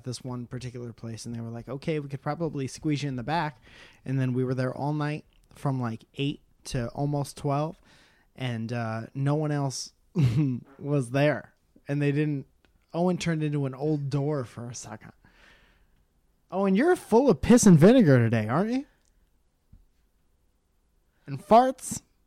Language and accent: English; South Africa; I'm South African.